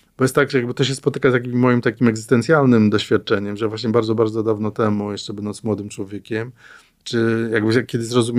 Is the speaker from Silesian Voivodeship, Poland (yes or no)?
no; Gdańsk, Pomeranian Voivodeship, Poland; ja się jestem gdańszczaninem od urodzenia, natomiast w młodości się dziwiłem, co ludzie widzą w morzu.